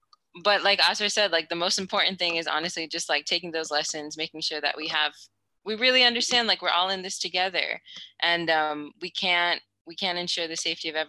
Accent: United States; now in Spain; because like I'm from the United States. I'm currently living in Spain

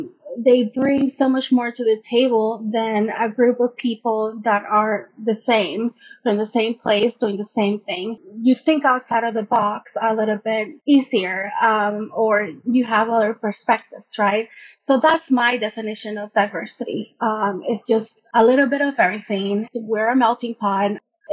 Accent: Puerto Rico; now in Ohio, United States; I am originally from Puerto Rico, but have been a Buckeye since 2011.

